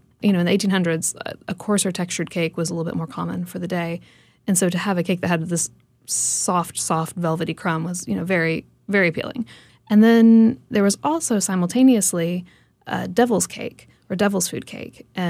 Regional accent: Kentucky, United States; born or raised there

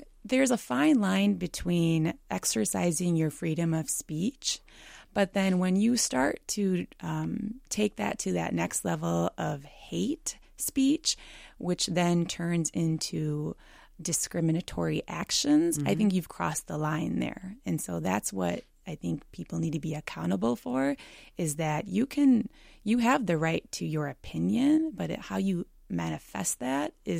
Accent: United States; even though I was born and raised here and I'm an American?

